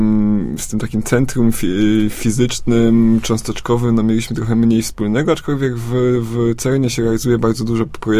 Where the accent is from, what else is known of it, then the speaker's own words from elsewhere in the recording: Gronów, Lower Silesian Voivodeship, Poland; My jesteśmy w trójkę z Gronowa